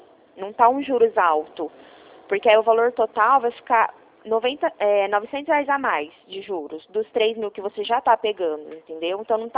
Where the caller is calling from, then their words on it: Marília, São Paulo, Brazil; Eu falo de Marília